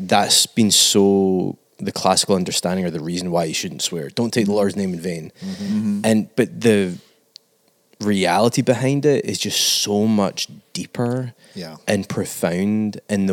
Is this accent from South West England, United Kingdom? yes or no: no; Scotland, United Kingdom